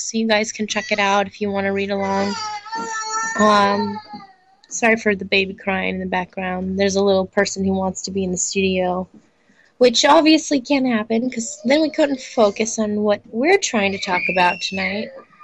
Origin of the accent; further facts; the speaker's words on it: Lemon Grove, California, United States; live from the Love Lab in my hometown of Lemon Grove.